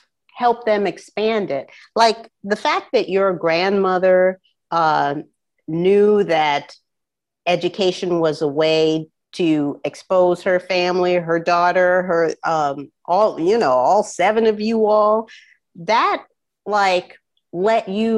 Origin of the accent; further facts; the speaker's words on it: South Africa; now in United States; I'm from South Africa originally